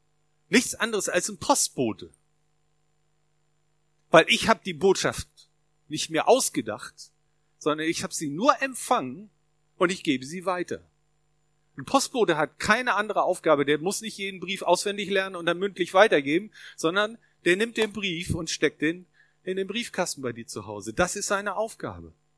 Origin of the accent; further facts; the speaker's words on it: Northern Germany, Germany; Wir sind Norddeutsche, ich weiß, bei uns passiert sowas nicht.